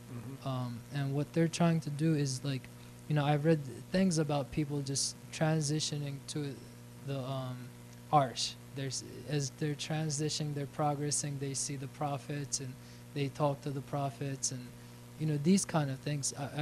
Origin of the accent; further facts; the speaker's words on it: Turkey; Also, in my I'm from Turkey, and also in my country